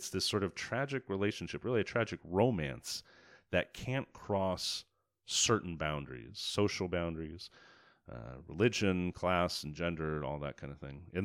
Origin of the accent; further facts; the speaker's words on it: Sacramento, California, United States; it's scheduled to open in my hometown of Sacramento at the Tower Theater next Friday, March 6th.